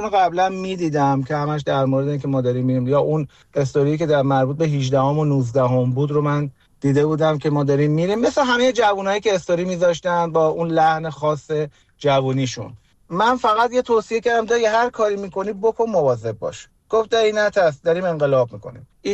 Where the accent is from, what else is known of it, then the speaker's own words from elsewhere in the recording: Iran; ما توی ایران بزرگ شدیم، از اون زمانی که من به دنیا آمدم خب انقلاب شده بود